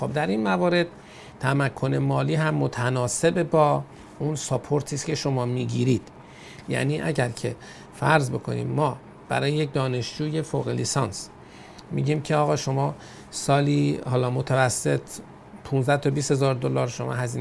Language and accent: Persian; Afghanistan; از افغانستان هستم، آیلتس 7.5 هم دارم